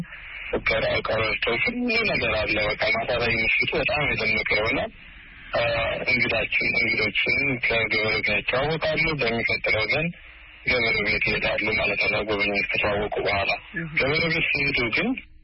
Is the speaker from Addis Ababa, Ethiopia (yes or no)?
yes; Addis Ababa, Ethiopia; also born or lived in West Gojjam; ደብረ ማርቆስ ወደ 80 ኪሎ ሜትር ይገባል። ምዕራብ ጎጃም በጋዳሞት ወረዳ ነው የተወለድኩትኝ። ጣመ ጊዮርጊስ የሚባል ቤተክርስቲያን አለ እዛ አካባቢ። በ8 ዓመቴ ወደ አዲስ አበባ ወንድሞቼ አመጡኝ የተሻለ ትምህርት እንድማር